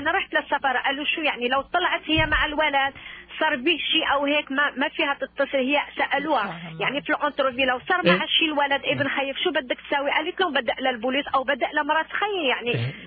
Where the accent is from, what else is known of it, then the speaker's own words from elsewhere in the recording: Morocco; ما انا من المغرب بحكي منيح سوري